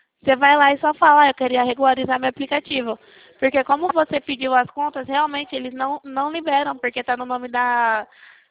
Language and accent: Portuguese; Leme, São Paulo, Brazil; Eu sou aqui de Leme.